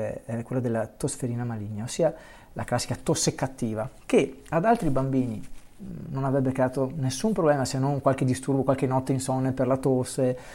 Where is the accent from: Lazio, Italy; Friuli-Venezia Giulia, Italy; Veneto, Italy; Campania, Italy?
Veneto, Italy; Io da Veneto, quando sono arrivato a chiedere il primo caffè al bar